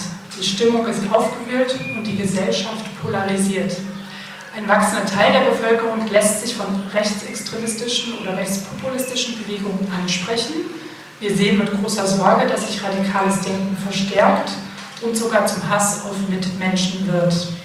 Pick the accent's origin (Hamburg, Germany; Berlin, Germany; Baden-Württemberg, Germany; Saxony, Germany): Saxony, Germany; Leipzig; Ich komme selbst aus Leipzig, bin seit 2 Jahren Redakteurin bei der katholischen Zeitschrift Tag des Herrn. Die erscheint in den 5 Bistümern im Osten Deutschlands und ich bin selbst evangelische Christin.